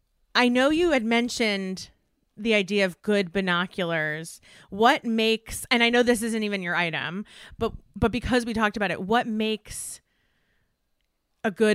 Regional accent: East Coast, United States; now in Los Angeles, United States; I grew up on the East Coast, and I spent all of my life on the East Coast until January 2020 when we moved to Los Angeles.

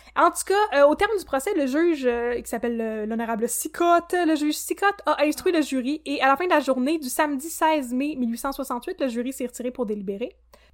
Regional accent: Quebec, Canada; On vient du Québec!

